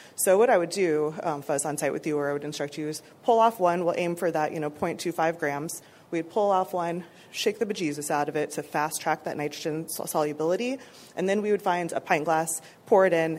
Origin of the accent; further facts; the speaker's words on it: Colorado, United States; I'm from Colorado, so they're from my home state.